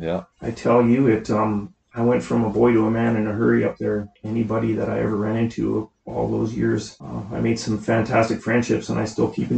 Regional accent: British Columbia, Canada; Caswell, BC.

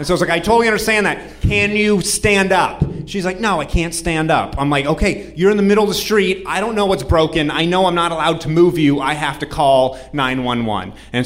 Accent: New Hampshire, United States; She's from Vermont. I'm from New Hampshire. Holy shit, New England, the right side up one, right next to the upside down one.

